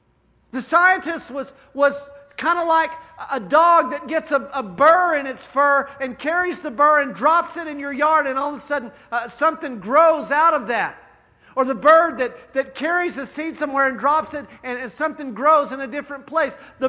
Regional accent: Texas, United States; I'm from Texas. Go drink half a Coke, all right?

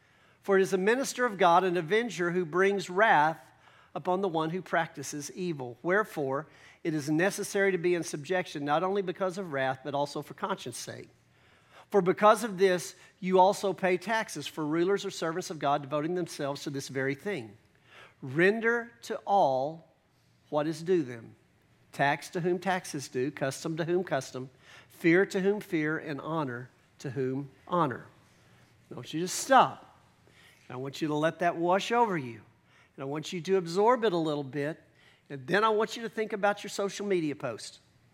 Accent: Texas, United States; As a Texan, as a boiled-in-the-blood Texan, these are two of the hardest texts in the world for me to preach.

